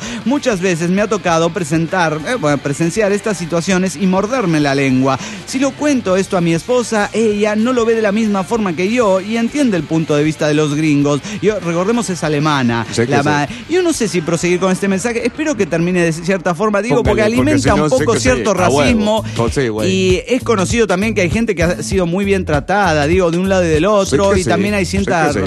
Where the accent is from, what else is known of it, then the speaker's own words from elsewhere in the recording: Turmero, Aragua, Venezuela; de Turmero, Venezuela.